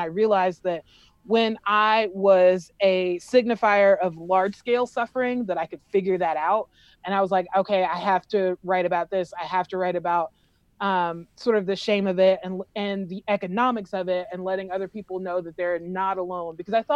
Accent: South Carolina, United States; I'd be like, oh, I'm from South Carolina. They're like, you know, from Charleston. I'm like, oh yeah, sure. Right. Because people know Charleston, but they don't know, you know, sort of upper Appalachia or near, stone's throw from Appalachia, South Carolina.

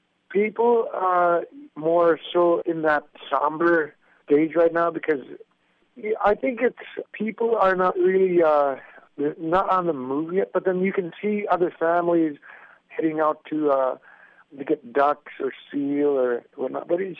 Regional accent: Alaska, United States; I'm from Kilgak, Alaska.

